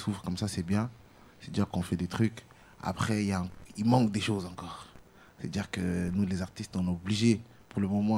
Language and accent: French; Orléans, Centre-Val de Loire, France; also born or lived in Italy; En fait, je suis né là-bas. Je suis né en Italie. Et pendant mon enfance, j'ai déménagé en France pour les études de base.